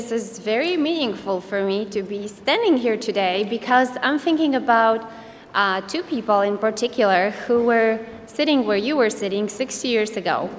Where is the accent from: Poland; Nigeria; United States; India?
Poland; As you heard, I grew up in Poland